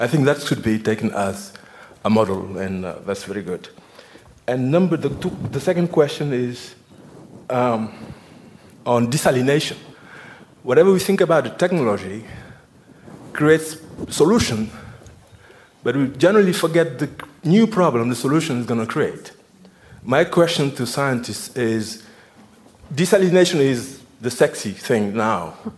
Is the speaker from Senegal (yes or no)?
yes; Senegal; from Timbuktu Institute in Senegal.